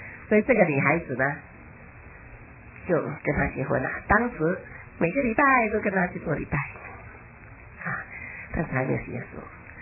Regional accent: China; 比如说我们中国人今天吃鸡鸡饭，你们喜不喜欢啊？我们中国人吃的东西啊

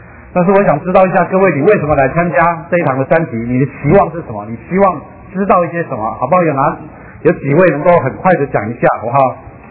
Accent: Taiwan; now in United States; 1980年啊，我从台湾来美国。那么开始的时候是在美国东岸的基督使者协会侍奉。

